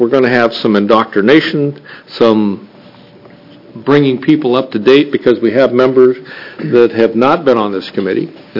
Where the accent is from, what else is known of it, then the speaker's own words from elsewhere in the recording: Medford, Oregon, United States; I'm from Medford, District 6, Medford, and been there all my life.